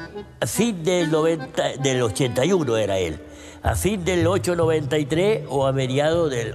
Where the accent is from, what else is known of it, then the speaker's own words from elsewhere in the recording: Piedmont, Italy; now in Argentina; de Italia, de Torre Pellice, de Italia, en la zona del Piamonte. Soy italiano, pero piamonteses somos nosotros.